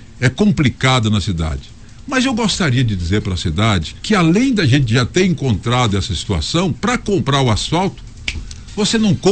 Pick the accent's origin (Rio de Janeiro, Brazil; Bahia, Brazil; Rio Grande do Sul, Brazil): Bahia, Brazil; Vitória da Conquista; Mas aí, Conquista é uma cidade que pensa, a minha terra é uma terra politizada.